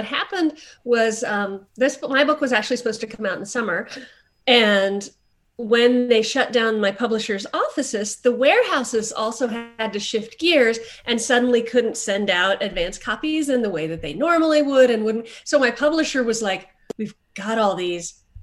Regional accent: Texas, United States; also born or lived in Kansas; now in California, United States; Well, I grew up in Texas and in Kansas, so I get really disappointed by the fact that all the books, a lot of books are set on the coast. I live on a coast now

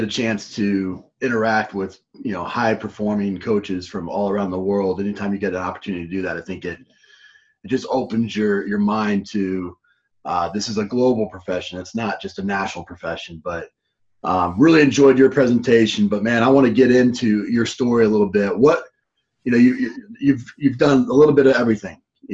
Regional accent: Philadelphia, Pennsylvania, United States; born there; I think I told you this, but I was born in Philly.

